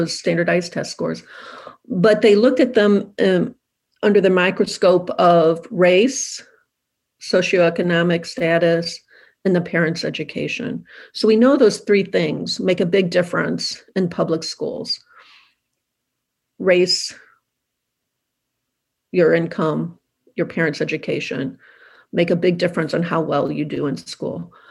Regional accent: St. Louis, Missouri, United States; So St. Louis is my hometown

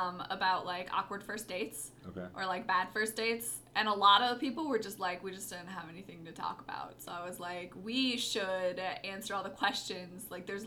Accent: Fairmont, Minnesota, United States; I am originally from Fairmont, Minnesota.

